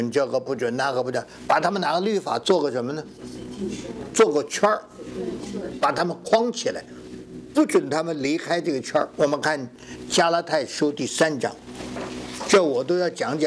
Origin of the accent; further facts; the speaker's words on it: China; 所以我们中国人把皇帝当作什么呢？祖先